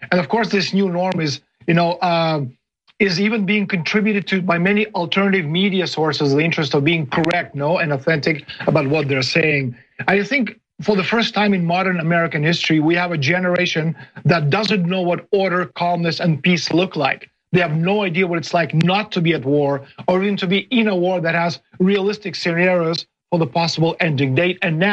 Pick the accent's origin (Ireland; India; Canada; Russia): Russia; English is a second language; now in United States; It's happening in Russia, in my hometown.